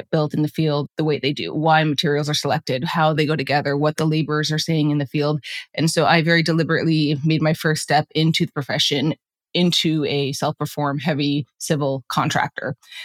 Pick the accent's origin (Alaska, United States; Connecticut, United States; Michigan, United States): Alaska, United States; Anchorage; I grew up in Anchorage, Alaska, and I think just rooted in my upbringing, being immersed in nature